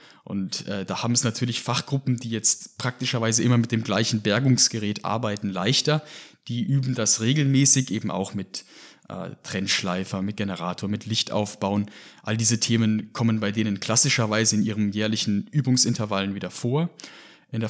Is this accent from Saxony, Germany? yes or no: no; Heidelberg, Baden-Württemberg, Germany; moved away; also born or lived in Austria; Ich bin ursprünglich in Deutschland hier in Heidelberg aufgewachsen, habe aber dann in dem Alter, wo man vielleicht in die THW-Jugend gehen würde, nach Österreich ziehen müssen mit meinen Eltern. Und erst dann, als ich zum Studium zurückgekommen bin nach Deutschland